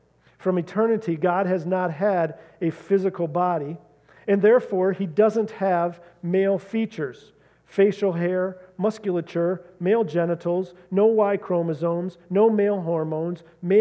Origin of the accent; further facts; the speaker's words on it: Grand Rapids, Michigan, United States; Now, what was interesting is I grew up in Grand Rapids, and I went to a fairly large high school.